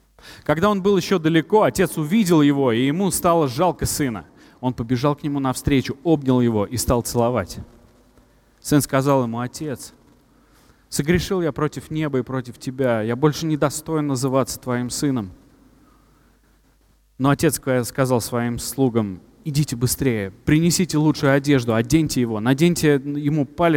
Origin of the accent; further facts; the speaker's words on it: Moscow, Russia; мы оба москвичи, оба выпускники МГУ